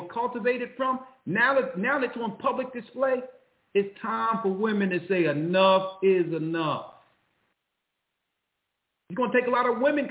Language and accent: English; Philadelphia, Pennsylvania, United States; I grew up in North Philly.